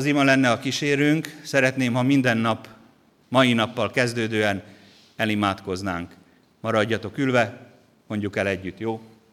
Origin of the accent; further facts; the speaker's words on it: Slovakia; nekünk ez nagyon-nagyon sokat jelentett, hogy felvidéki magyar vagyok